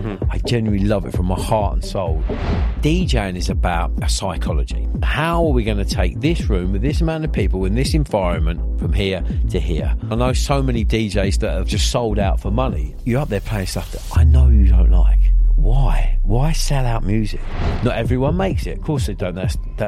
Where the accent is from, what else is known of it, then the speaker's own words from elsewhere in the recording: South East England, United Kingdom; now in London, United Kingdom; I'm from Kent initially, but I live in town now. I've always kind of flitted between the two, but yeah, it's always been my home. This neck of the woods.